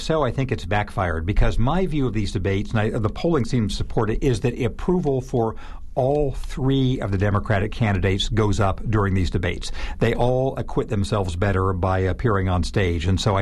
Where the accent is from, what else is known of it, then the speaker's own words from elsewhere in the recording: California, United States; I am from California originally. My state, which has its problems, has set a very good example in having nonpartisan districting.